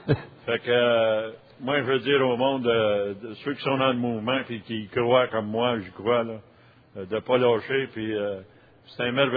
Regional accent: Montreal, Quebec, Canada; Moi, je suis de Montréal.

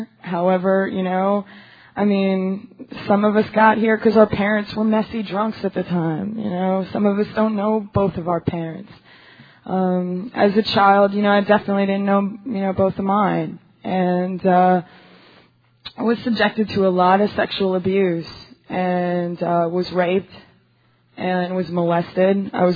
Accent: New York City, New York, United States; I'm from New York City.

